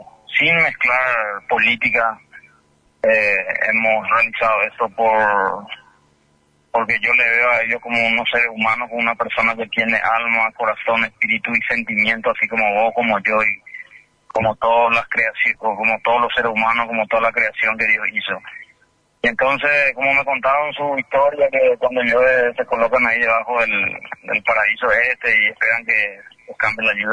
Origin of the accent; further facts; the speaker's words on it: Ayolas, Misiones, Paraguay; tenemos que trabajar todos juntos, como ayolenses, como paraguayos que somos